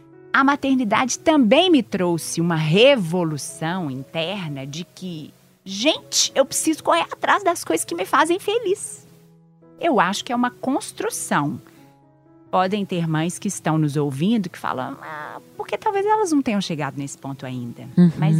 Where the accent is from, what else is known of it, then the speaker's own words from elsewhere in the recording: Belo Horizonte, Minas Gerais, Brazil; eu comecei como produtora na Globo Minas, porque eu sou de Belo Horizonte.